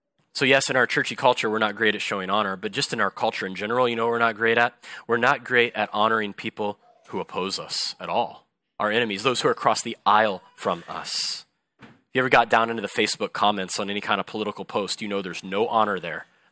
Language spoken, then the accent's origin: English; US South, United States; I grew up in the South where everyone's always inviting you into their home to eat fried chicken and apple pie like every single day.